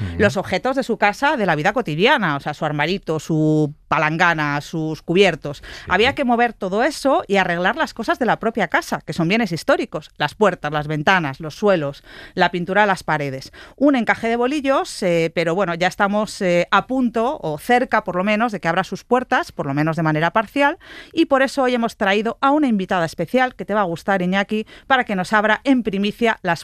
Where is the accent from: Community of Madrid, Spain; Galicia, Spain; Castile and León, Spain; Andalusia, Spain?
Community of Madrid, Spain; Madrid; soy madrileña y, hombre, siendo madrileña duele un poco lo que viene detrás